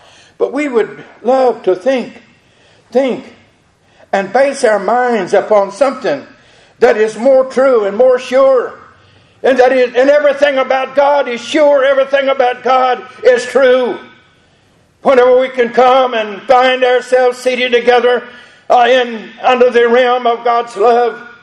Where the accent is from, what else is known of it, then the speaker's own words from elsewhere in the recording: North Carolina, United States; So I'm that loudmouth from North Carolina.